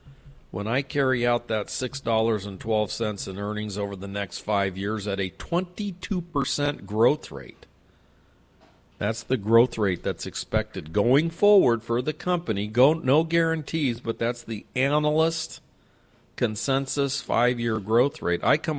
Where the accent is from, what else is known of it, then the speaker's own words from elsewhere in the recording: San Diego, California, United States; it comes from my hometown of San Diego, and it ain't Qualcomm.